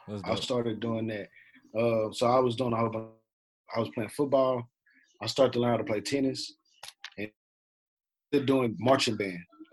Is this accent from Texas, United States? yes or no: yes; Dallas, Texas, United States; I'm from Dallas, Texas. I started at John Neely Bryan Elementary School.